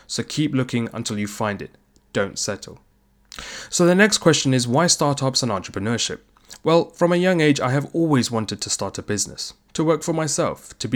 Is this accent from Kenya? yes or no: no; London, United Kingdom; born there; I'm originally from Sri Lanka, I'm Tamil, but as you can tell from my accent, I was born in the UK, specifically London, England.